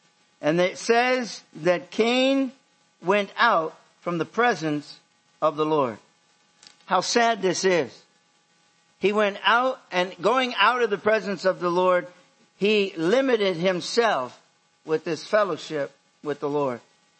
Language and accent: English; United States; I'm from America. I don't know how to talk.